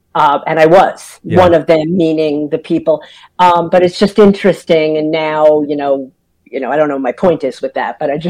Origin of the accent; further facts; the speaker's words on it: New York, United States; no, never offended. I'm a New Yorker. I love a direct person.